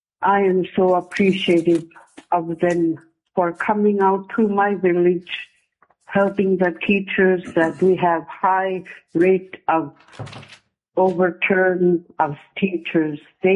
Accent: Alaska, United States; I'm from Congiganat. It's located southwest of Alaska.

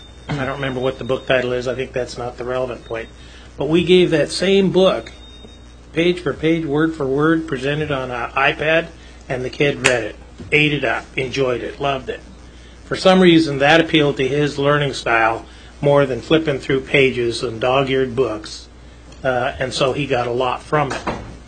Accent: Anchorage, Alaska, United States; I grew up in Anchorage in the 50s. I came back to Alaska in the 80s.

